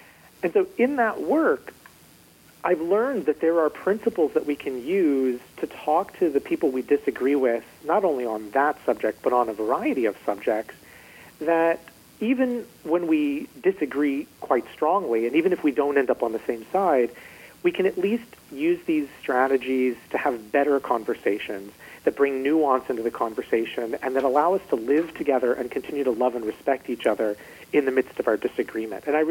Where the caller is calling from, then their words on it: Orlando, Florida, United States; From Orlando, Florida.